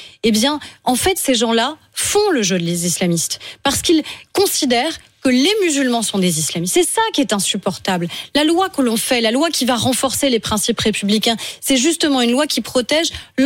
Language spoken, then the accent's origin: French; France; Mais moi, je suis française.